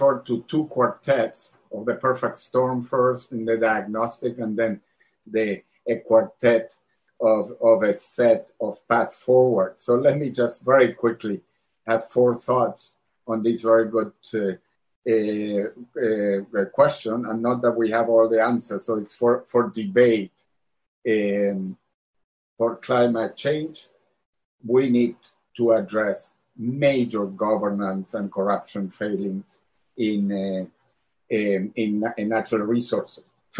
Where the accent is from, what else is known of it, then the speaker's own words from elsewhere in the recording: Chile; I'm from Chile